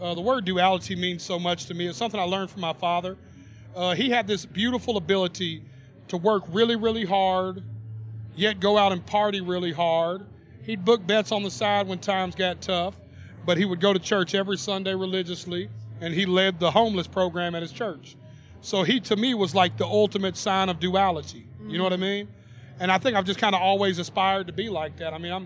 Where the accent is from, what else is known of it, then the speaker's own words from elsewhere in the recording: Nashville, Tennessee, United States; I was born and raised in Nashville, so